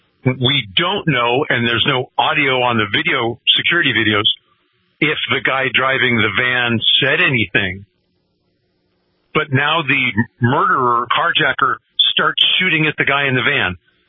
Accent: California, United States; Bill, you know that I'm a refugee from California, right?

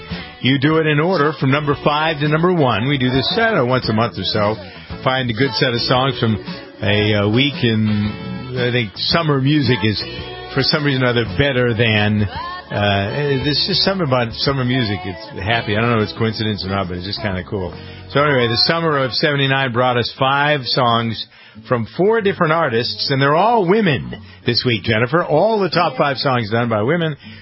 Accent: Boston, Massachusetts, United States; I come from Boston, Massachusetts.

